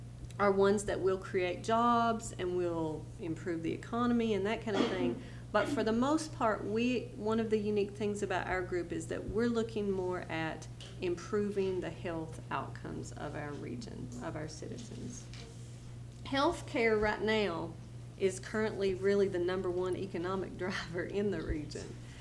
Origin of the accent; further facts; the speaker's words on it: Blackey, Kentucky, United States; I'm from Blackie. I live in Hazard now